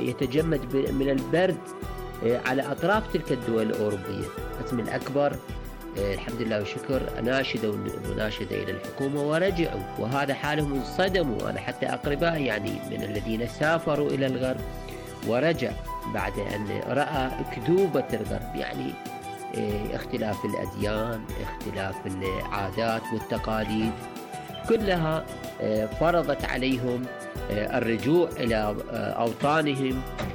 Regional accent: Iraq; لأن نحن هنا عندنا بالعراق كثير من الشباب

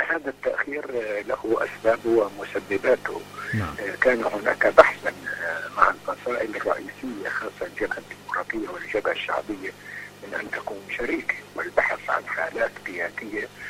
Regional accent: Palestine; هذا هو الذي يهمنا كفلسطينيين

